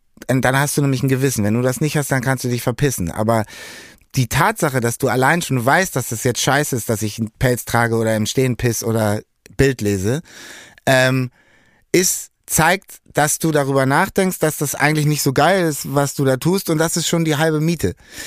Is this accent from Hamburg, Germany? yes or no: yes; Hamburg, Germany; born or raised there